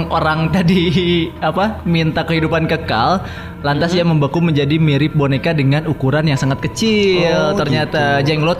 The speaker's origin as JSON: {"language": "Indonesian", "region": "West Java", "country": "Indonesia", "said": "Kita sebagai orang Jawa Barat belum pernah kan?"}